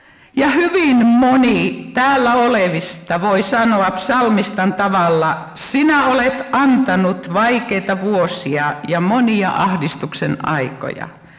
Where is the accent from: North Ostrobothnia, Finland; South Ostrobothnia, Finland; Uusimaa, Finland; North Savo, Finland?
North Savo, Finland; Kuopio; Minä olen nimittäin Kuopiosta lähtöisin